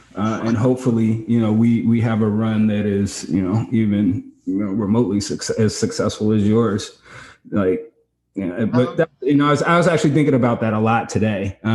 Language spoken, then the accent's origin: English; West Coast, United States; And I grew up on the West Coast. Right. So, you know, I grew up in a different world